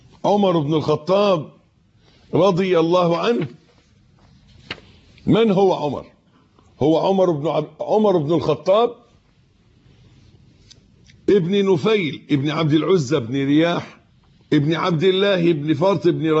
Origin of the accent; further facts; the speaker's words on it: Egypt; اللي إحنا بنقول عليه أبيض في عرفنا في مصري كمصريين